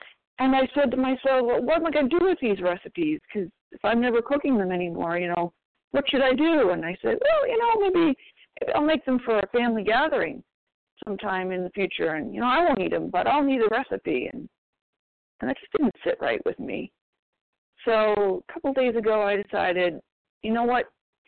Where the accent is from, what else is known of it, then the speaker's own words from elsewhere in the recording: Maine, United States; Hi, this is … I'm from Maine.